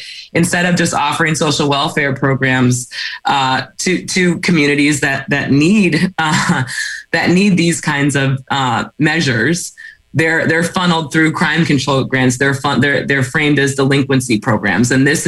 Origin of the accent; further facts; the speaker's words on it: Michigan, United States; In my home state of Michigan, the events of Detroit in July 1967 are not called the Detroit Riot.